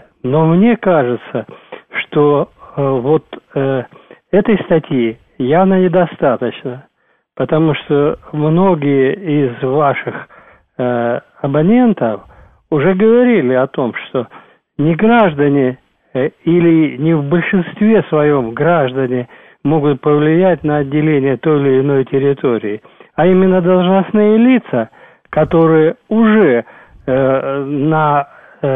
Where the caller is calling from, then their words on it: Moscow, Russia; из Москвы